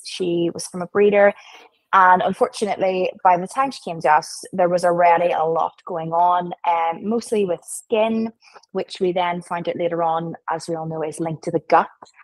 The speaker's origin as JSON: {"language": "English", "town": "Belfast", "region": "Northern Ireland", "country": "United Kingdom", "said": "I am from Belfast, Northern Ireland."}